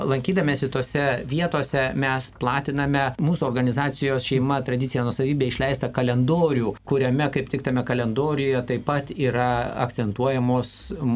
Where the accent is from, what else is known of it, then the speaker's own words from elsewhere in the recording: Brazil; Lithuanian is a second language; now in Lithuania; esu iš Brazilijos